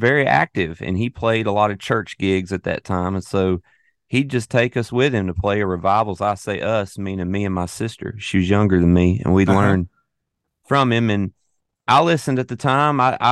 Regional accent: Winston-Salem, North Carolina, United States; Well, I'm from North Carolina, around Winston-Salem, North Carolina.

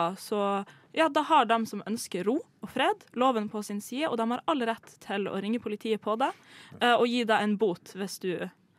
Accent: Northern Norway, Norway; Oppe i nord, for eksempel, der jeg er fra

